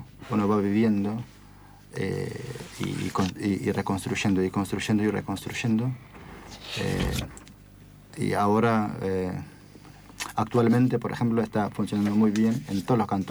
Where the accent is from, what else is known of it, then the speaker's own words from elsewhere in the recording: Turkey; de Turquía, y te digo, hasta los años 70 no había un liceo en la zona de Kurdistán